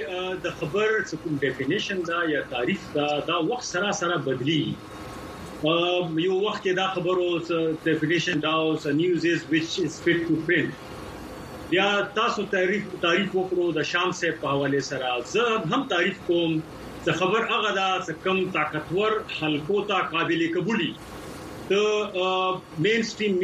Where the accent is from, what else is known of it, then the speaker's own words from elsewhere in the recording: Pakistan; زه د پاکستان ریاست ته ټیکس ور کوم زه د پاکستان سټیزن یم